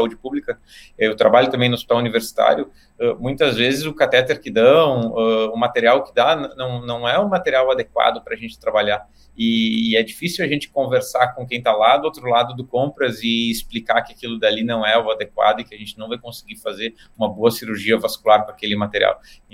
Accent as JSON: {"language": "Portuguese", "town": "Caxias do Sul", "region": "Rio Grande do Sul", "country": "Brazil", "said": "sou de Caxias do Sul. Hoje eu tenho 43 anos"}